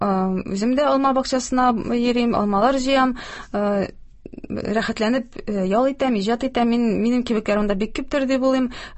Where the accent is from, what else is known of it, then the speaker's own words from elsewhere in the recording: Zur Chynly, Tatarstan, Russia; минем туган ягым Чүпрәле районы Зур Чынлы авылы.